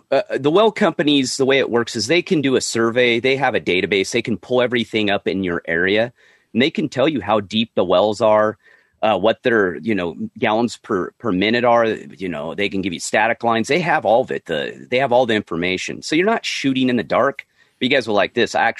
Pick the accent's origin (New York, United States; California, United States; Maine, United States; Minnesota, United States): California, United States; Lone Pine; I grew up in Lone Pine, so I grew up on well water from the mountains